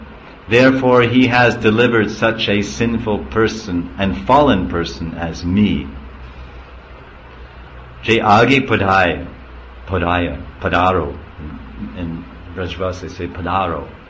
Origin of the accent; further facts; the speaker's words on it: New Jersey, United States; Where's your mother? I'm from New Jersey.